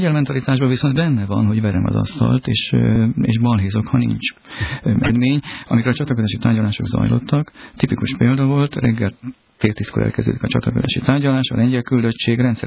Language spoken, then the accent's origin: Hungarian; Hungary; mert hogyha én az Európai Parlamentben vagyok magyar